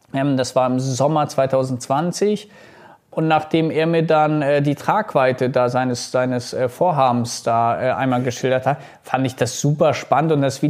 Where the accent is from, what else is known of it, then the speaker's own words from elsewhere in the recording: Wolfsburg, Lower Saxony, Germany; Bin gebürtiger Wolfsburger